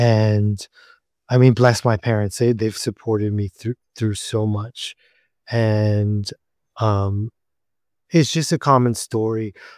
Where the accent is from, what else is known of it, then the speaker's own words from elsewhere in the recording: United States; I feel growing up in America in the 80s, there was definitely hierarchies, right?